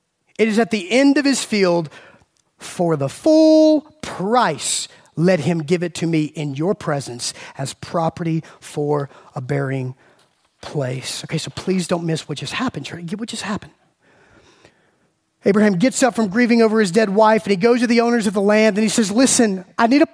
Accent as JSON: {"language": "English", "town": "Macon", "region": "Georgia", "country": "United States", "tie": "born or raised there", "said": "I grew up in Macon, Georgia. It's our old South."}